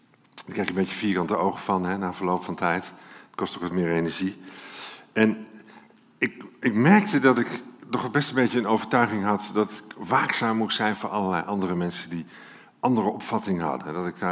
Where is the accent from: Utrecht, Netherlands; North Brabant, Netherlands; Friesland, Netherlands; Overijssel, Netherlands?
Overijssel, Netherlands; Deventer; born there; ik ben geboren in Deventer.